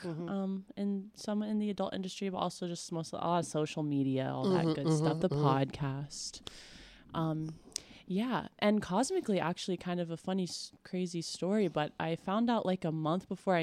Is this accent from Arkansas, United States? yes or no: yes; Arkansas, United States; I'm from Arkansas. Whoa. Not known as the rainiest place.